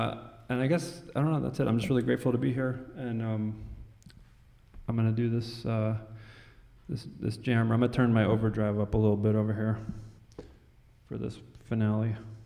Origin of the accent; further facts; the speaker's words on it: Southern US, United States; I'm from the South. I don't know. I'm just a Southern boy